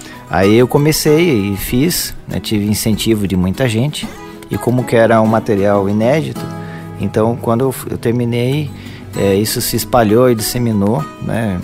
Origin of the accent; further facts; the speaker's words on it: Itu, São Paulo, Brazil; also born or lived in Jaguariúna / Mogi Mirim; eu fiz um concurso público na prefeitura de Itu, né? A cidade onde eu fui criado e nasci.